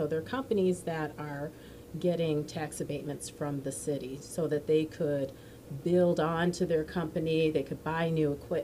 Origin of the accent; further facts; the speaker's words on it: Norton Shores, Michigan, United States; also born or lived in Muskegon Heights; Originally from Muskegon Heights until I was about 4 years old, and my parents moved out to Norton Shores.